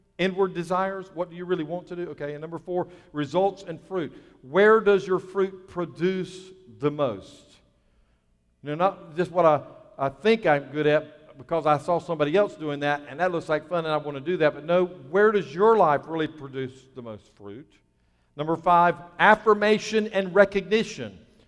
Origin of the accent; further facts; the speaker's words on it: Matthews, North Carolina, United States; I grew up in Matthews.